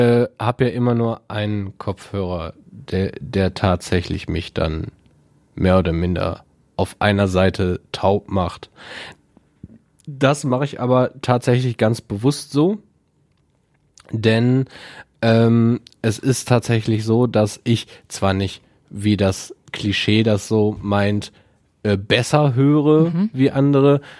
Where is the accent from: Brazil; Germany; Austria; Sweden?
Germany; Essen, North Rhine-Westphalia; Ich bin aufgewachsen in Berge-Borbeck, habe dann im Prinzip, oder was heißt, habe dann im Prinzip, dann bin ich nach meiner Erblindung zeitweise in Richtung Soest weggezogen.